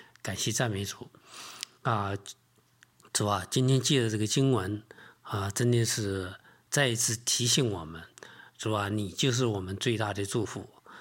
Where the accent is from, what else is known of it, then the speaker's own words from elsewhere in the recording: China; 你像我们中国人常常说的叫什么人定胜天